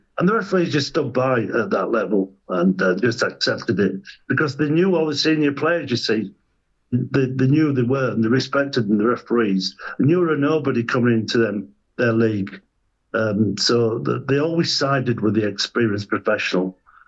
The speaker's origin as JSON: {"language": "English", "region": "Yorkshire and the Humber", "country": "United Kingdom", "said": "Obviously, we're from Yorkshire."}